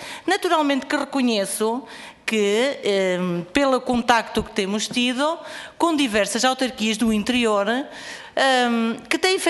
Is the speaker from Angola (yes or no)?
no; Chaves, Vila Real, Portugal; eu sou transmontana e, portanto, é de Chaves mesmo. Eu sou de Chaves